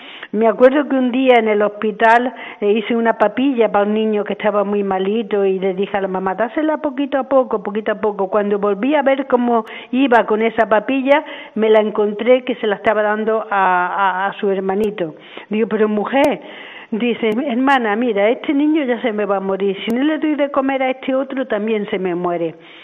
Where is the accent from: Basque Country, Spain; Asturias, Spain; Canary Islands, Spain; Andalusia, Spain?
Andalusia, Spain; Córdoba; Yo estaba en Córdoba, porque soy cordobesa